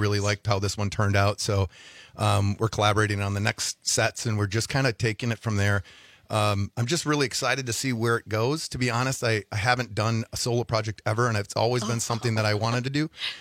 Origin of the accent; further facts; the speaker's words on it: Green Bay, Wisconsin, United States; I want to pay homage and a nod to my beautiful Ellie and to my family. We're from Green Bay.